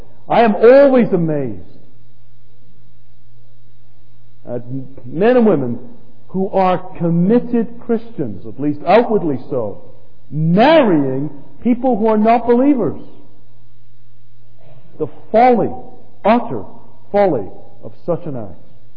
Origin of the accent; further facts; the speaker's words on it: England, United Kingdom; growing up in England with shorts regularly worn